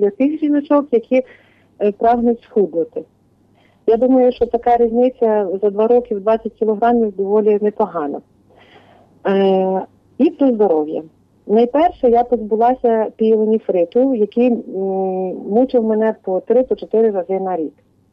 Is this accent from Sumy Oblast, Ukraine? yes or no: no; Zhytomyr Oblast, Ukraine; я з Житомирщини